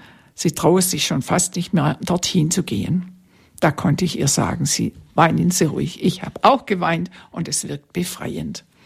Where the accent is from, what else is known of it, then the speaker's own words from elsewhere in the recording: Germany; Ich weiß, da sind wir Deutsche ein bisschen schwierig.